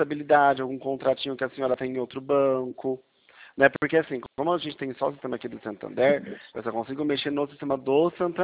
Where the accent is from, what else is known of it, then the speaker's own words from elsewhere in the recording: Pirassununga, São Paulo, Brazil; Eu sou daqui do estado de São Paulo, sou aqui de Pirassununga